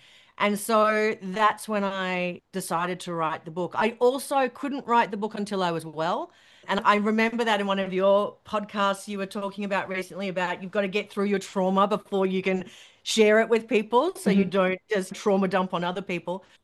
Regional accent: Queensland, Australia; My friendship group, I grew up in country Queensland, so I moved away from my hometown for work.

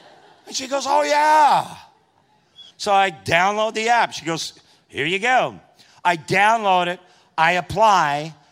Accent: Texas, United States; So the Lord said, go to the airport. Yes, sir. I'm from Texas. Yes, sir.

